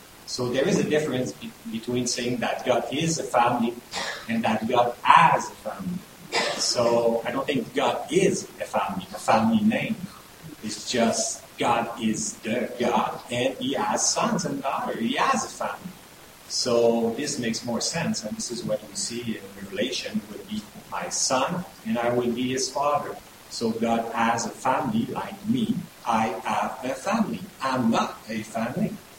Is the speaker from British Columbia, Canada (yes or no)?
no; Montreal, Quebec, Canada; I'm from Montreal, Canada. I'm married now for 17 years